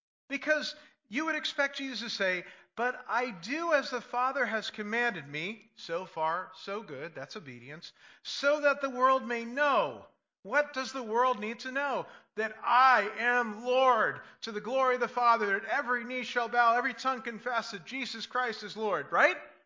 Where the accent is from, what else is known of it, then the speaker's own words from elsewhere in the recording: New York, United States; I grew up outside of New York, which is even more aggressive than New Jersey, right?